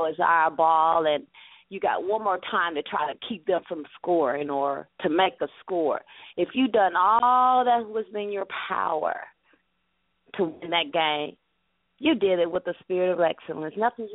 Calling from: Alabama, United States; I'm from Alabama.

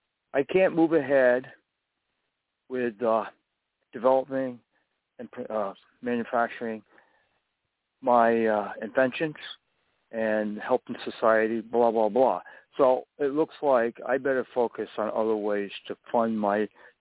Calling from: Connecticut, United States; from Connecticut.

